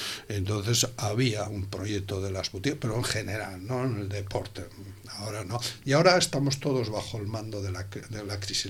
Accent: Sitges, Catalonia, Spain; Pero soy de Sitges, somos de Sitges, aunque no parezca, estamos un poquito más al otro lado del Garraf, pero también pertenecemos

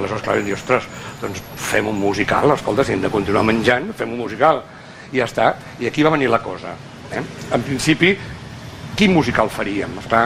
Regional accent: Sitges, Catalonia, Spain; som de Sitges

